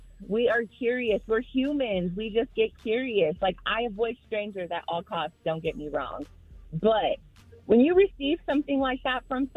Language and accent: English; Akron, Ohio, United States; now in Dayton, United States; I'm from Akron, but I moved to Dayton, so.